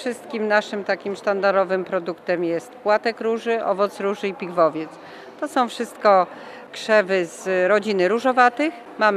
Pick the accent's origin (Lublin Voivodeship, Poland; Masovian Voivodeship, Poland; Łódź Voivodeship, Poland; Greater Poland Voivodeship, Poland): Lublin Voivodeship, Poland; pochodzimy z gminy, z miejscowości, która słynie z uprawy róż